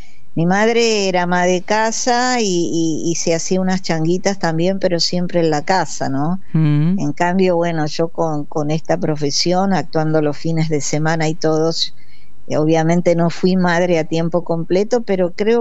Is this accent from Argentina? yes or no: yes; Paso del Rey, Buenos Aires Province, Argentina; Yo crecí en Paso del Rey y Hermosa, la verdad que mi infancia, mi adolescencia fueron muy lindas, las viví plenamente en Paso del Rey, porque era un pueblo sumamente tranquilo.